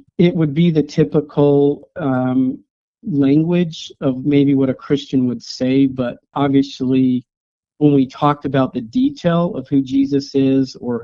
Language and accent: English; Utah, United States; for me growing up in Utah and really not wanting to venture out and make friends with anybody else other than, you know, LDS.